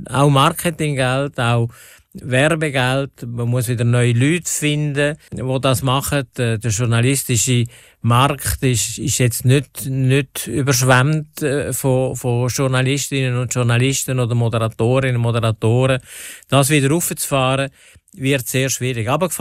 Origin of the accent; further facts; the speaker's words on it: Switzerland; now in Liechtenstein; Also ich bin Schweizer und bin Ausländer